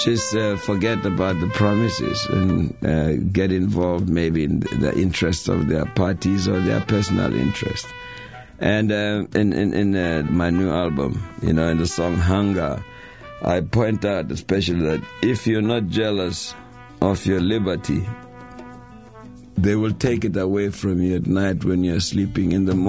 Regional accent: South Africa; I'm a South African musician who just turned 70 years old

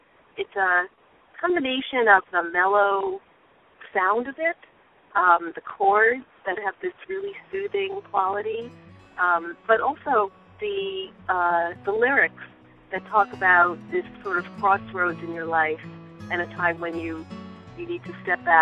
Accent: North Plainfield, New Jersey, United States; I'm from North Plainfield, New Jersey.

